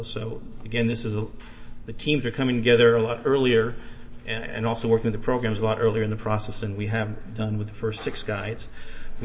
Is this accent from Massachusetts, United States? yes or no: yes; Newburyport, Massachusetts, United States; I'm a local guy also. I'm from Newburyport.